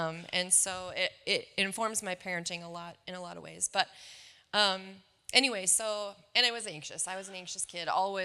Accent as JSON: {"language": "English", "town": "Alexandria", "region": "Minnesota", "country": "United States", "tie": "born or raised there", "also_born_or_lived": "Morris", "said": "I grew up, I was born in Morris, which is a little ways down the road. I lived there until I was about 7, and then we moved to Alexandria."}